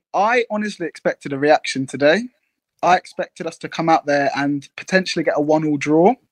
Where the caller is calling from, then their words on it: Redhill, South East England, United Kingdom; Red Hill, Surrey.